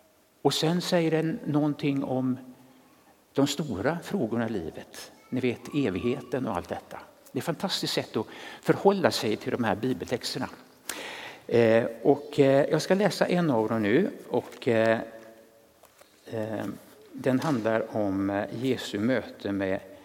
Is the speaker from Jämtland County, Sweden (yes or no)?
no; Västra Götaland County, Sweden; Jag kommer ifrån det schartovanska Bohuslän där jag växte upp.